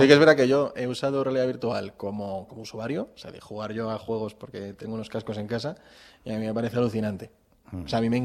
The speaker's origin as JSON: {"language": "Spanish", "country": "Spain", "said": "los que somos españoles o los que hablamos español"}